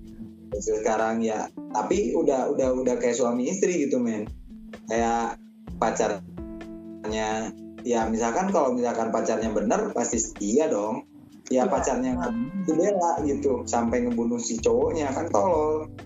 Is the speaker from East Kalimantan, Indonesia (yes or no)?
no; Bandung, West Java, Indonesia; apalagi di kota gue kan, disebutnya metropolitan lah ya, udah jadi metropolitan lah ya, di Bandung.